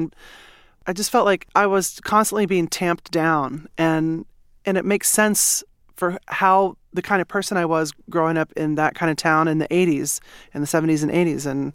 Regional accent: Manhattan, Kansas, United States; Well, I was born and raised in Manhattan, and I love it.

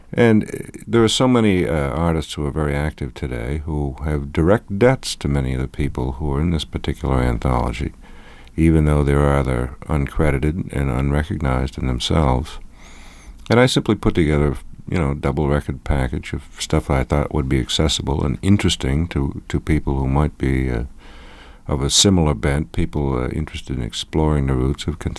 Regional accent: Boston, Massachusetts, United States; I grew up in the Boston area, and at the time, it seemed to me that radio in Boston was very white and middle of the road

